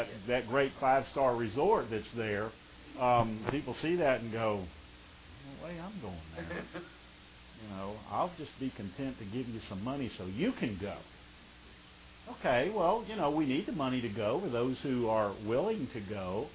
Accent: United States; You know, we go over there, I'm from America, I deserve better than this

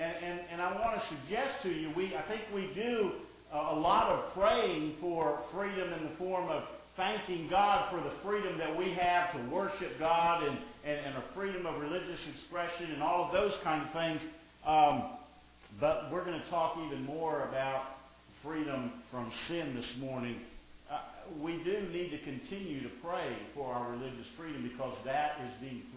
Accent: Texas, United States; Okay, because I'm from Texas.

